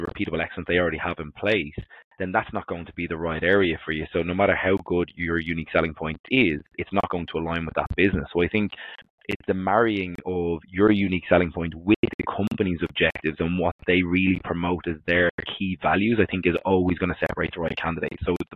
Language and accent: English; Ireland; And as Irish people, and in general, I don't think that we're naturally very forthcoming or forward in terms of how we bring across who we are